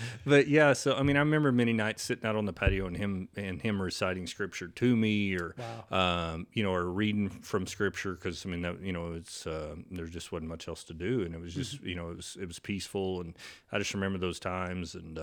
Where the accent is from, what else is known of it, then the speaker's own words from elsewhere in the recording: Oklahoma City, Oklahoma, United States; I am born and raised in Oklahoma City.